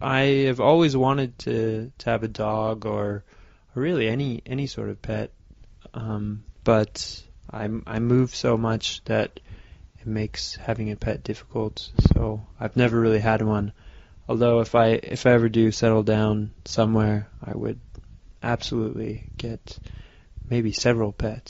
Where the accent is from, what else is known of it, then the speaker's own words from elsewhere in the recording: Seattle, Washington, United States; Maybe in my hometown it would be nice to have a house in Seattle